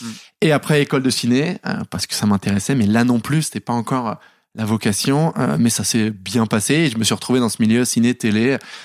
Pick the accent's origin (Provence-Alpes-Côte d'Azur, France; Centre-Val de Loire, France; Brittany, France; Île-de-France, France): Île-de-France, France; Paris; Bah alors, un gamin tout à fait normal, parisien. Donc ouais, j'ai grandi à Paris, dans le 10e, 6-7 ans.